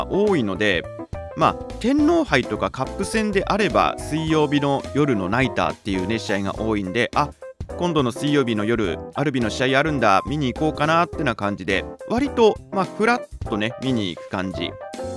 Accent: Tokyo, Japan; 元祖オラが町のチーム、はい、私の生まれ故郷、私のそのふるさとのサッカーチームなのでね

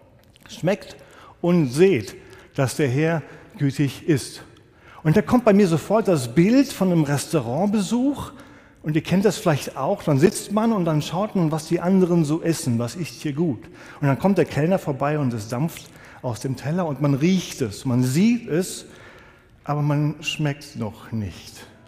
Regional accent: Aschaffenburg, Bavaria, Germany; ich komme aus Aschaffenburg, bin einer der Pastoren in Niedernberg

